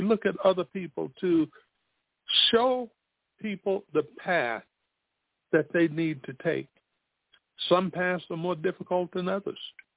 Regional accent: Spartanburg, South Carolina, United States; When I attended college, there is a college in my hometown, Spartanburg, South Carolina, that was for men, Wofford College.

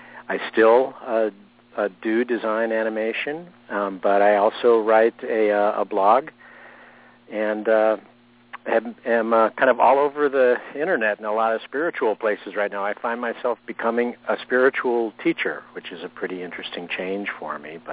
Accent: San Diego, California, United States; I grew up in San Diego, right across the border from Mexico, and I started heading down into Mexico

